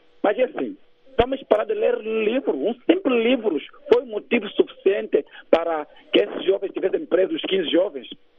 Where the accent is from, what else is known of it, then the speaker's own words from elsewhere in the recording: Angola; Eu nasci em Angola, cresci em Angola, estudei em Angola, sou formado técnico superior na área de saúde.